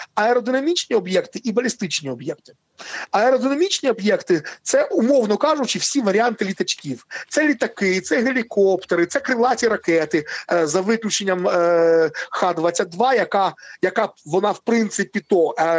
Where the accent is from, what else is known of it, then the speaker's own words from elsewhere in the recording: Kyiv, Ukraine; я сам киянин з Києва, з вами зараз розмовляю